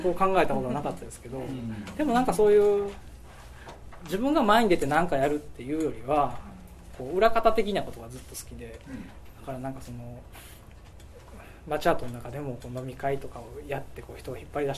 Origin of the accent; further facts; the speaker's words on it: Osaka, Japan; 大阪です。大阪の東住吉出身です。